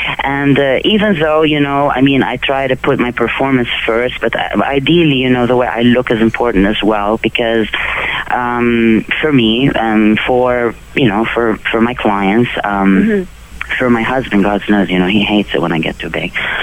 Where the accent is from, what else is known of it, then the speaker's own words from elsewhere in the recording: Lebanon; I was actually born and raised in Lebanon, yeah.